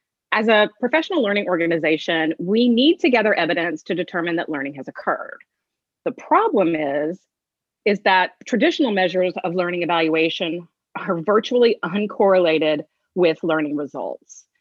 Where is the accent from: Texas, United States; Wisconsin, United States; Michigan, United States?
Texas, United States; Dallas; I was born and raised in Dallas. I'm an only child.